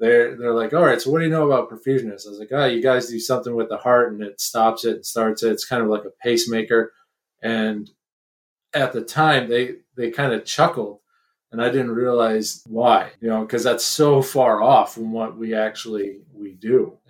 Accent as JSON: {"language": "English", "town": "Lake Havasu City", "region": "Arizona", "country": "United States", "tie": "born or raised there", "said": "So I was born and raised in Lake Havasu City, Arizona. It was kind of the party central the time that I was growing up for MTV and spring break."}